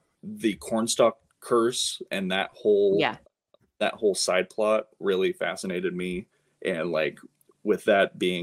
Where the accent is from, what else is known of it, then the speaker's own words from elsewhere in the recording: Kokomo, Indiana, United States; so my hometown is Kokomo, Indiana.